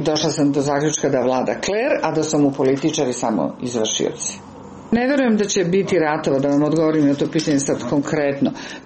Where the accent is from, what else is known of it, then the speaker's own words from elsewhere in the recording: Belgrade, Serbia; Da, ja sam rođena u Beogradu, živjela sam u tom gradu i jako sam ga voljela.